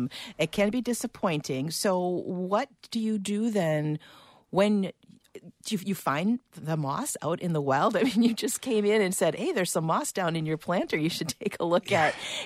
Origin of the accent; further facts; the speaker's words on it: Michigan, United States; I grew up in Upper Michigan, and there's a lot of moss in the forests up there, too.